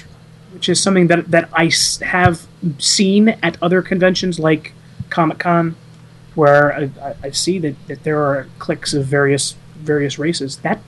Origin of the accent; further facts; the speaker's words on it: Baltimore, Maryland, United States; This week in Baltimore, which is my hometown, there is going to be the largest Brony convention in the world called BronyCon.